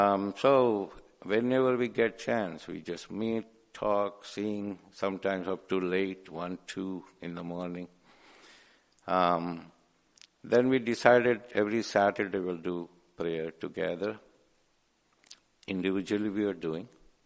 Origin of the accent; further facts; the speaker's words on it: West Bengal, India; I said, I'm from Bengal. Oh, are you Bengali? He said, I know 3 Bengalis.